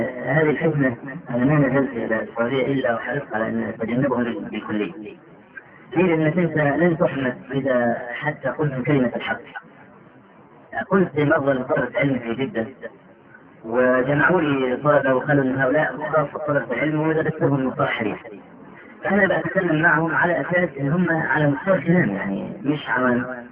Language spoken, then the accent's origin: Arabic; Egypt; يعني مثلا عندنا في مصر دخول البرلمان لا قيمة له